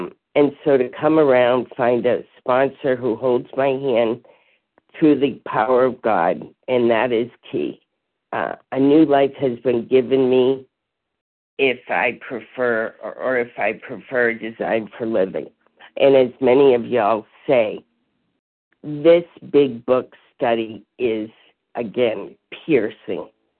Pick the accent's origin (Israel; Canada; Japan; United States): United States; New Hampshire; I'm from New Hampshire, and I'm a grateful, recovering food addict.